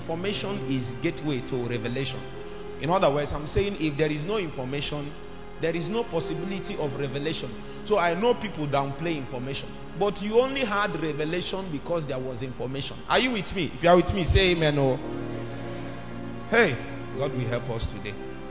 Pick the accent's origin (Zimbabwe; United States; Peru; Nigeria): Nigeria; Nnewi, Anambra; But if you are from Newi, as I am from Newi, they will call you